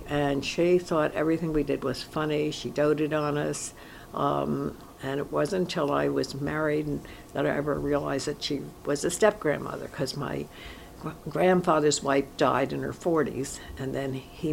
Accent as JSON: {"language": "English", "town": "Royal Oak", "region": "Michigan", "country": "United States", "tie": "born there", "said": "I was born in Royal Oak, Michigan, right outside of Detroit, Michigan"}